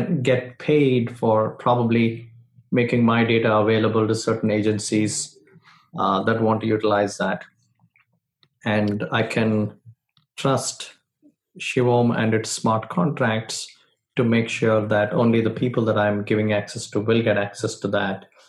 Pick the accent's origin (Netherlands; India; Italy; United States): India; Andhra Pradesh; born there; I was born in Andhra Pradesh.